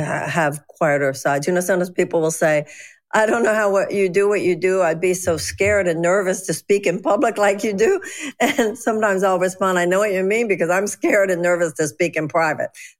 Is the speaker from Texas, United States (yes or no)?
yes; Texas, United States; I'm a Jew from Texas. You know, Texans are not subtle people. Jews aren't subtle people.